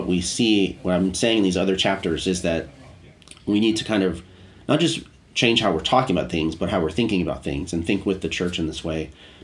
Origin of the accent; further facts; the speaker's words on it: United States; because I'm American, sort of, it has sort of an American flavor to it.